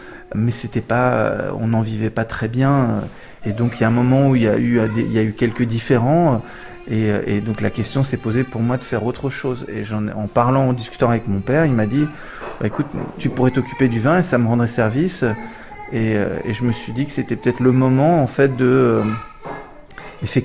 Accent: Belgium; born there; Moi, je suis né en Belgique. Donc rebelote, beaucoup d'allers-retours. Et ensuite, ma mère a souhaité que nous revenions en France.

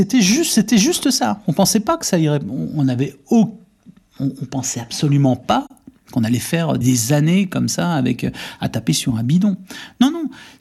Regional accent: Varennes-Vauzelles, Bourgogne-Franche-Comté, France; Nous, on est de Varennes-Vauzelles, donc cette cité ouvrière qui a été construite autour des ateliers SNCF où tous nos grands-parents, nos parents ont travaillé.

